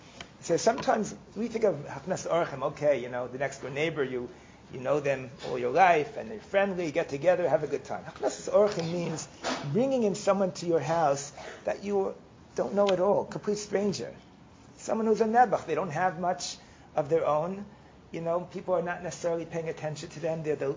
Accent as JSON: {"language": "English", "town": "New York City", "region": "New York", "country": "United States", "tie": "born or raised there", "said": "I grew up in the Lower East Side, down not too far from here. So I grew up on an apartment building."}